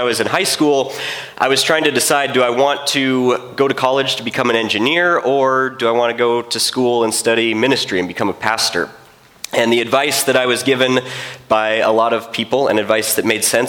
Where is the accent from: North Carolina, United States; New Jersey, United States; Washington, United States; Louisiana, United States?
Washington, United States; Belfair; I was raised here in Belfair, Washington. I grew up out by Panther Lake on about 8 acres out there. And then when I was in high school, my parents moved into Lakeland Village.